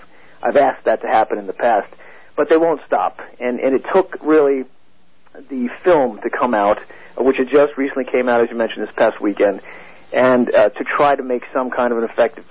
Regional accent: United States; what happened in Toronto led me back into my native United States, because I'm an American

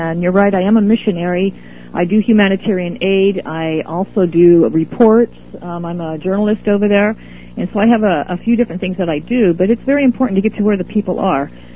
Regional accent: Pismo Beach, California, United States; Okay, well, I am from the Central Coast, Pismo Beach area in California

